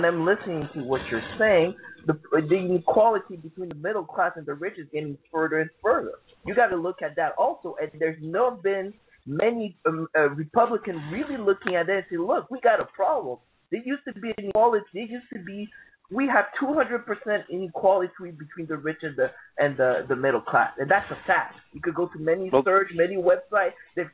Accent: United States; because as an American, I found that you're not honest with that part.

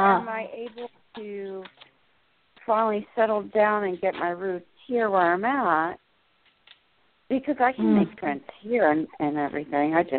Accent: Pittsburgh, Pennsylvania, United States; moved away; Okay, so I live in the New Jersey area, but I'm from the Pittsburgh area.

